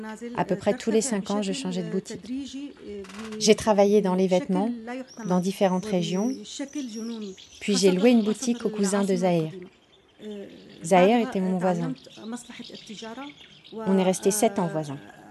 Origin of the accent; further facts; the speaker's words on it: Damascus, Damascus Governorate, Syria; moved away as an adult; Depuis toute petite, j'ai travaillé jusqu'au jour où j'ai quitté la Syrie. J'ai travaillé et je ne suis pas restée sans travail. À la dernière période, à Damas, ils ont cassé le mur de ma boutique.